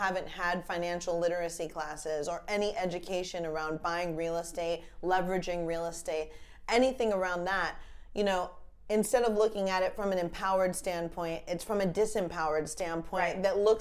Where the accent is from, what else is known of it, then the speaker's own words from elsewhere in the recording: Pennsylvania, United States; You know, we're from Pennsylvania.